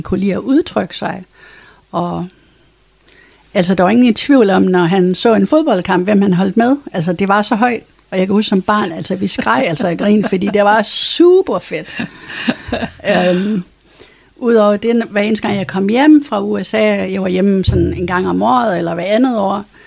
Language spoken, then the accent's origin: Danish; Frederikshavn, North Denmark Region, Denmark; jeg voksede op i Frederikshavn på Stenbakkevej. Med mange ture til Sverige også.